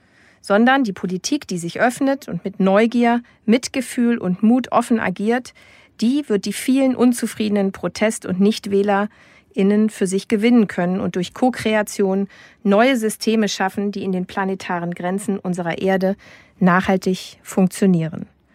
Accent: Hamburg, Germany; desto mehr werde ich mich in meinem Fall als Hamburgerin fühlen

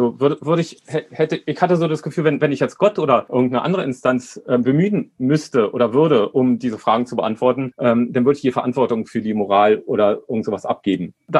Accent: Berlin, Germany; born there; Ich bin 1970 in Berlin geboren, also jetzt so ein gutes halbes Jahrhundert alt.

